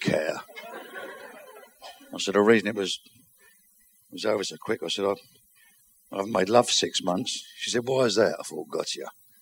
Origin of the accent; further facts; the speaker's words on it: United Kingdom; Yeah, so I'm British, babe.